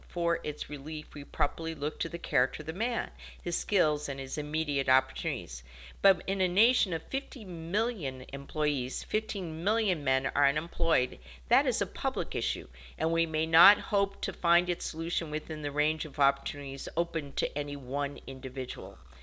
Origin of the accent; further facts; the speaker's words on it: South Tucson, Arizona, United States; Growing up in South Tucson, I have always noticed that the issue stated